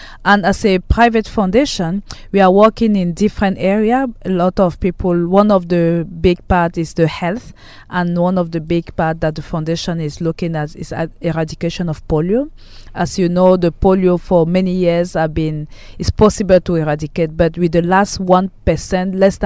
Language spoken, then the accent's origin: English; Cameroon; I'm a native from Cameroon.